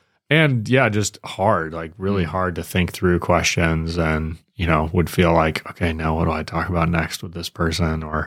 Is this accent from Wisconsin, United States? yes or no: yes; Wisconsin, United States; hunting, you know, and growing up in Wisconsin and how our stories are similar or whatever.